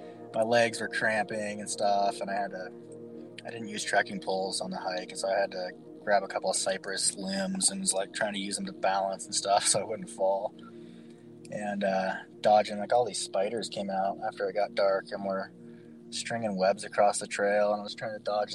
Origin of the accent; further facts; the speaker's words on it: Columbus, Ohio, United States; I'm from Columbus, Ohio.